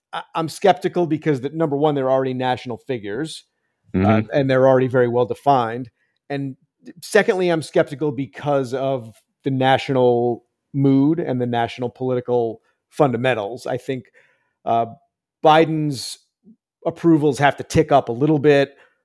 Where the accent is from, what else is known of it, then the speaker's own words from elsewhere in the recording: Northeast, United States; because I grew up in the Northeast, where we are a little bit more interested in college basketball than college football.